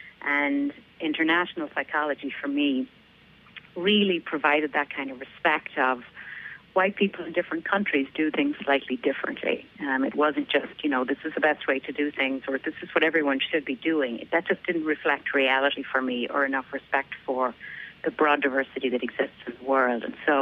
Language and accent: English; Ireland; moved away as an adult; now in United States; I'm from Ireland originally, and I came to the U.S. in 1995 to study psychology.